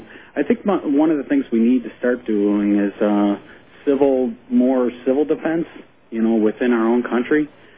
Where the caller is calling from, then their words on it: Gilbert, Arizona, United States; Gilbert, Ohio, or Gilbert, Arizona. I'm sorry.